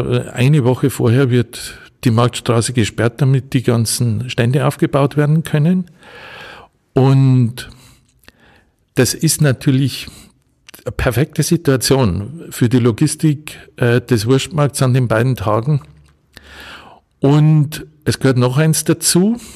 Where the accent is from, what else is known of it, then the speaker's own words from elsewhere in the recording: Bavaria, Germany; moved away as an adult; Aus Niederbayern.